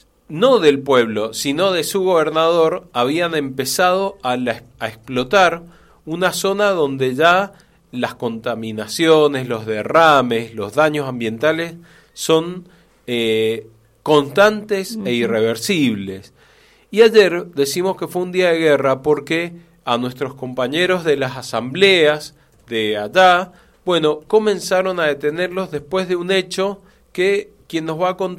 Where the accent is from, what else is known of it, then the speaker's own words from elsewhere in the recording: Mendoza, Argentina; como mendocinos